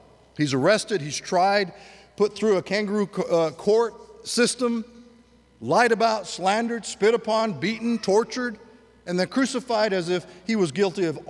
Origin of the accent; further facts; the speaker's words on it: United States; But I'm an American. I live here in this country.